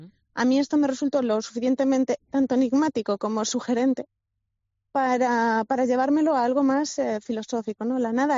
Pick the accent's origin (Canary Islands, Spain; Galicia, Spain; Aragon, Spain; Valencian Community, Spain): Galicia, Spain; Y de mi zona, o sea, de mi tierra, en Galicia